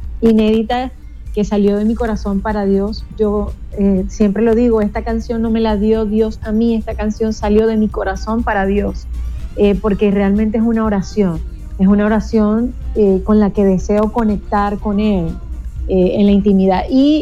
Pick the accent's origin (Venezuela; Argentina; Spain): Venezuela; aquí se generaron una serie de acontecimientos en mi país, Venezuela